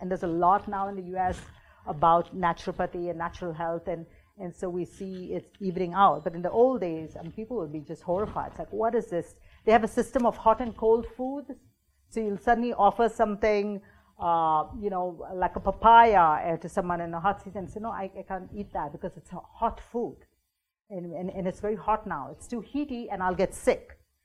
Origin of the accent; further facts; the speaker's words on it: India; as a woman growing up in India